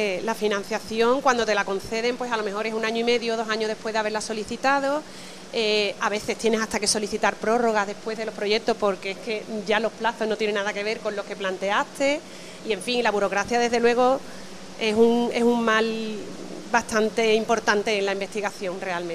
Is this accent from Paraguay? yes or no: no; Cádiz, Andalusia, Spain; Muy aficionada, sí, como todo gaditano de pro.